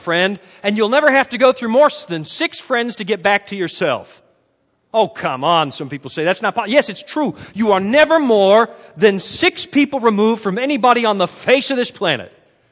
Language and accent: English; Canada; I revealed that I am Canadian.